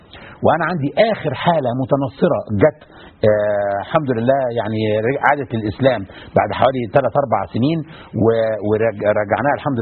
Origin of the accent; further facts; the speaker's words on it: Egypt; فاحنا اصلنا مصريين موحدين من قبل الفتح كمان يعني حتى لما كناش مسيحيين واسلمنا احنا طول عمرنا اصلا مسلمين